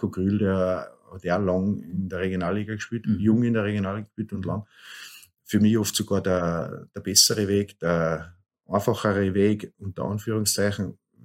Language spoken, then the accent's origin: German; Zederhaus, Salzburg, Austria; Vielleicht auch, weil wir einfach so bodenständig aufgewachsen sind in Zedauhaus und aus Zedauhaus weggekommen oder für den Lungauer war ja das in Wahrheit wirklich fast unvorstellbar.